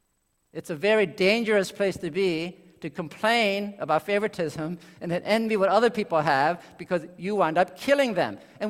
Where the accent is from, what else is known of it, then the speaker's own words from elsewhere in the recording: United States; when I was growing up in America, I was a short, dark, squinty-eyed Asian person.